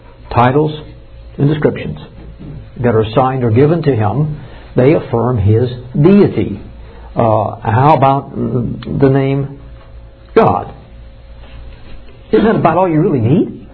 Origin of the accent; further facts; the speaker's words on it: Missouri, United States; Must have been from my home state, from Missouri.